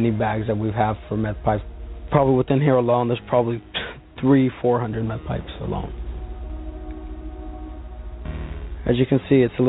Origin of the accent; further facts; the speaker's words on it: Fresno, California, United States; born there; I was born in Fresno.